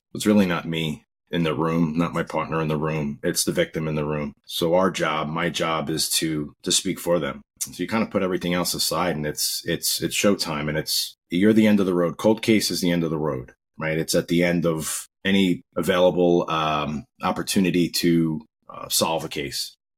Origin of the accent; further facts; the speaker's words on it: Long Island, New York, United States; also born or lived in Rego Park, Queens; I grew up in Long Island, New York. Started out as a baby in Rego Park, Queens. And my family moved out to Long Island when I was very young. So most of my major part of my life was in Long Island.